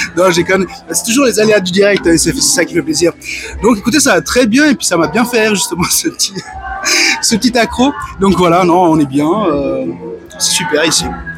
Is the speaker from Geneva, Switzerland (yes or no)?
yes; Plan-les-Ouates, Geneva, Switzerland; moi, j'ai grandi à Plein-les-Ouates.